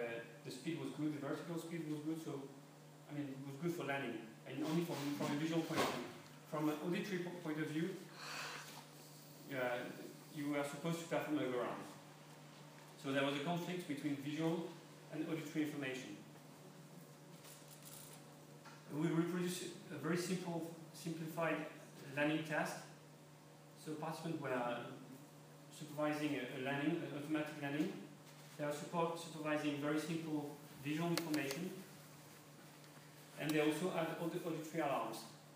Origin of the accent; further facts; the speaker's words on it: Bordeaux, Nouvelle-Aquitaine, France; So I'm from Bordeaux, you know, the wine country. I'm from Bordeaux, I love football